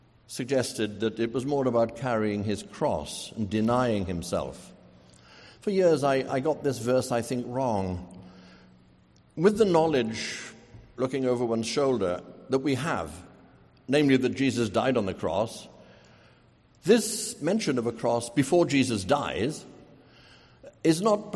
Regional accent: Wales, United Kingdom; moved away; I grew up in Wales, where, boy, the preacher could hold you over the brim

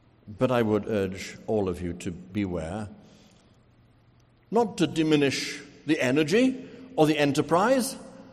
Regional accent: Wales, United Kingdom; moved away; I grew up in Wales, where, boy, the preacher could hold you over the brim

